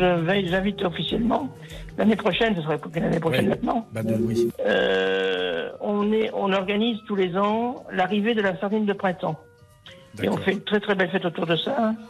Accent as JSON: {"language": "French", "town": "Saint-Gilles", "region": "Pays de la Loire", "country": "France", "said": "C'est tout tourne chez nous, à Saint-Gilles. Tout tourne autour de la sardine."}